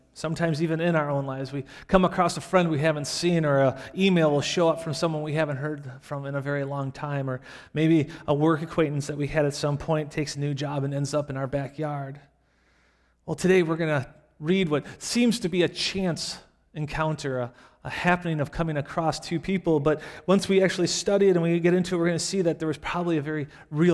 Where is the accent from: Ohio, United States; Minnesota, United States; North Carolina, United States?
Ohio, United States; Cleveland; And I said, "Well, I'm not from the Detroit area, I'm from Cleveland."